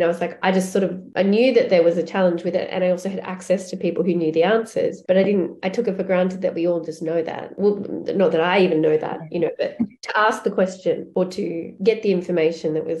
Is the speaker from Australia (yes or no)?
yes; Australia; I'm Australian, but my parents are English. So I feel very at home in England